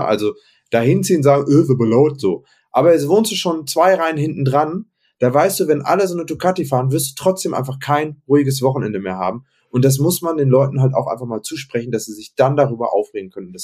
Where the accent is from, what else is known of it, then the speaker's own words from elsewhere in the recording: Munich, Bavaria, Germany; ich komme aus München.